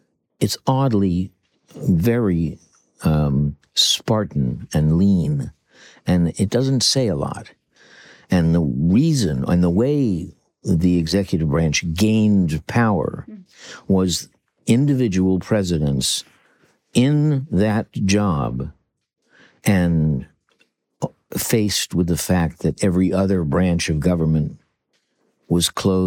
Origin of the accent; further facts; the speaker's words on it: United States; I'm an American, and I really am an American, and I really love being an American.